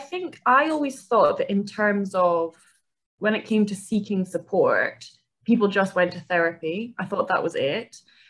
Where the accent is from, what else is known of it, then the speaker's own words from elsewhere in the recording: Edinburgh, Scotland, United Kingdom; accent: Scottish; I am from Edinburgh, which people always think I've got quite a funny accent, and I'm like, no, it's just Scottish. So I grew up in Edinburgh. I'm the youngest of three siblings